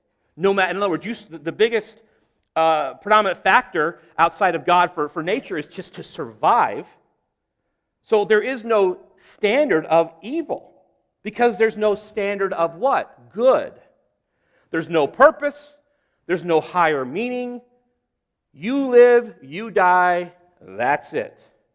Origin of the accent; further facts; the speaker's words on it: Illinois, United States; I grew up in the Midwest, grew up outside of Chicago, and they would put salt on the roads